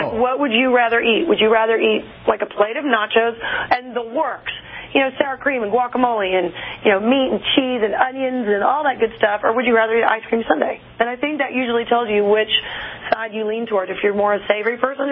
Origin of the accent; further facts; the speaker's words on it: Texas, United States; No. What? I'm from Texas. Oh. No.